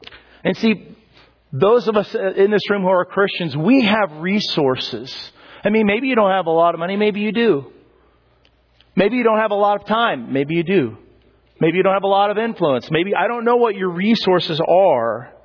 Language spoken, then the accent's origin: English; Dillon, Colorado, United States; I grew up in Dillon, Colorado. Some of you guys know. I grew up in the middle of many ski areas.